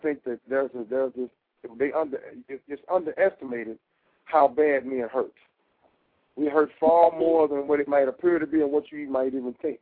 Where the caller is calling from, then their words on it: Tulsa, Oklahoma, United States; I'm calling from Tulsa, Oklahoma.